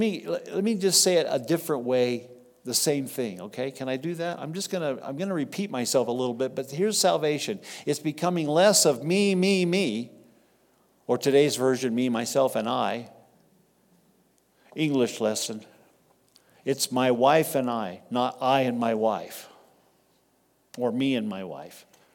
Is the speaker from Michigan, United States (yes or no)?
no; Texas, United States; I grew up in Texas. I was saved in San Diego, California.